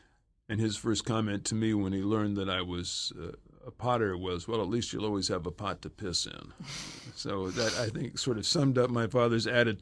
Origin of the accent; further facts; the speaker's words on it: Los Angeles, California, United States; also born or lived in New York; I was born in New York, but wound up growing up in Los Angeles.